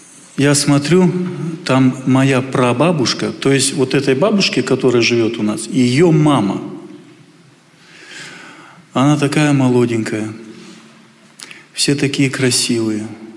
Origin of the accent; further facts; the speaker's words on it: Protasovo, Altai Krai, Russia; Так обычно дети, подростки меня называют. Я с Алтая, с Протасова. Там живу, совершаю служение.